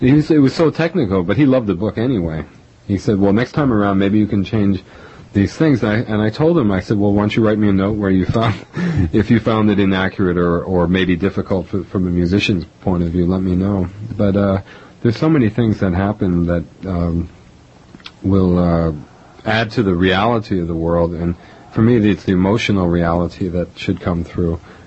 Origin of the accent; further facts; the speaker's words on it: New York City, New York, United States; my parents came up from Oriente province in 1943, and that's a whole other story, but I was raised in New York City.